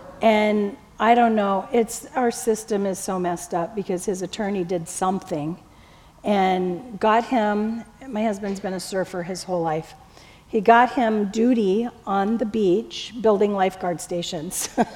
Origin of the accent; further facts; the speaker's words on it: California, United States; I'm from Orange County, so I grew up at Disneyland